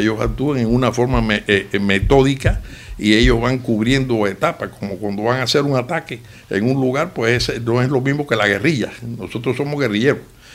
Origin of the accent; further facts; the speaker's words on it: Cuba; moved away; esta gente nos ayudó a nosotros cuando salimos de Cuba